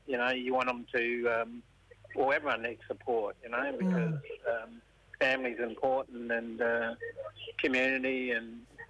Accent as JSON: {"language": "English", "region": "South Australia", "country": "Australia", "said": "I'm Garner Elder from Adelaide Plains area, traditional owners of the Adelaide Plains."}